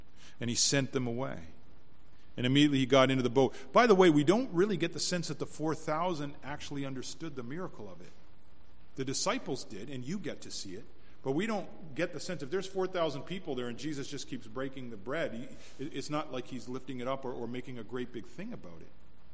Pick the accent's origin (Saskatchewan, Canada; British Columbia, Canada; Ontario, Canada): Ontario, Canada; Jordan Station; I grew up in Jordan Station.